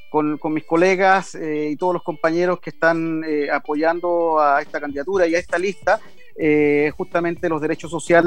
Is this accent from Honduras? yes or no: no; Chile; como pueblo chileno no estamos dispuestos a aceptar ni menos tolerar